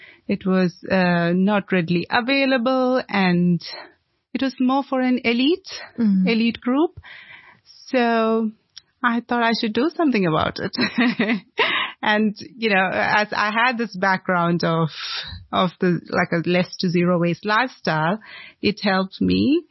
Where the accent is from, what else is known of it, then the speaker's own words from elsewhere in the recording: Kerala, India; now in Cape Town, South Africa; I'm from India, and I'm from a state called Kerala in India. So we grew up with less plastic in our lives.